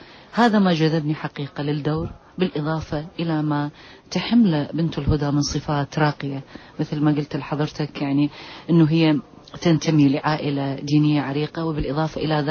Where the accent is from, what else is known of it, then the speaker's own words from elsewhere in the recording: Iraq; أنا كامرأة عراقية أتحدث ولست كفنانة